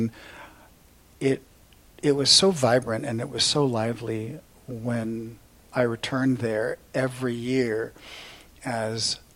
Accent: United States; They allowed us to preserve our identity, even though we grew up here in the States.

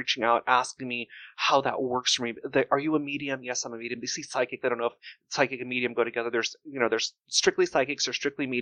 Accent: Pacoima, California, United States; These are, I mean, I grew up in Pacoima.

